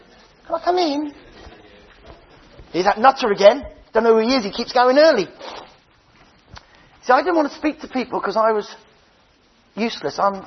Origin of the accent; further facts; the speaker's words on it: England, United Kingdom; I'm English. Stiff upper lip.